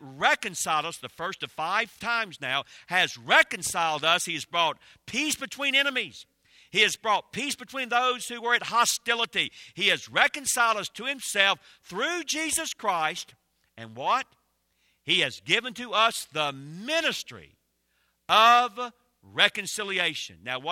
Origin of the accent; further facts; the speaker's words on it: Georgia, United States; I know I'm in North Carolina. I grew up in Georgia. I can remember my own home church years ago.